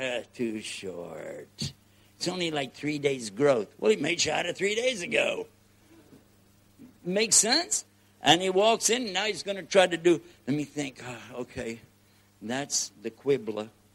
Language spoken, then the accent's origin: English; Texas, United States; I'm including me now because I'm a Texan over here, which is the same as being from outer space.